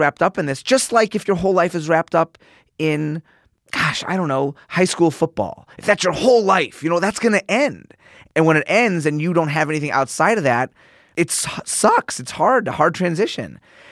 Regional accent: Chicago, Illinois, United States; now in Los Angeles, United States; I went to a regular school, and I grew up in Chicago, and I had all my friends I grew up with before. And then when I moved to L.A.

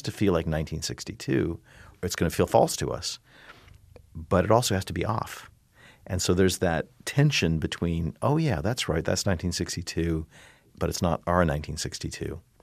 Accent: Germany; I grew up in East Germany.

